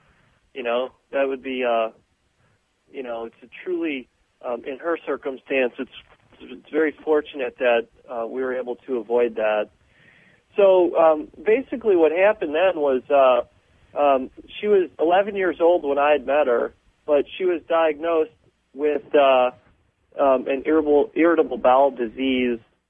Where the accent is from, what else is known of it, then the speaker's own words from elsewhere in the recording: Sweet Valley, Pennsylvania, United States; I was raised on a self-sustaining farm in rural Appalachia, Sweet Valley, Pennsylvania, to be exact, and like most Appalachian peoples, I'm of mixed heritage, Scots-Irish, Anishinaabe or Native